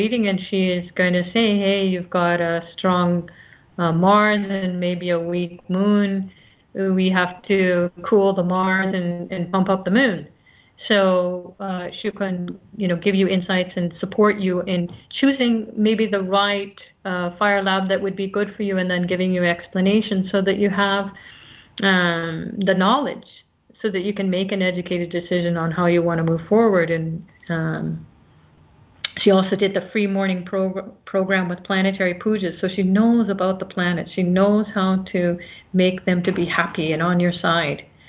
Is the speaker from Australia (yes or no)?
no; Canada; now in India; I'm from Canada, or if you don't know, well, I'm from Canada. And although I'm in India now